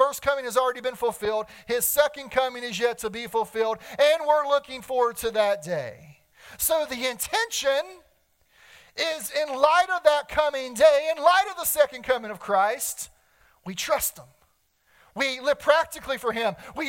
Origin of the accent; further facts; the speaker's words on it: Winston-Salem, North Carolina, United States; When I was a little boy, growing up in Winston-Salem, North Carolina, I followed the Winston Cup Series, NASCAR racing.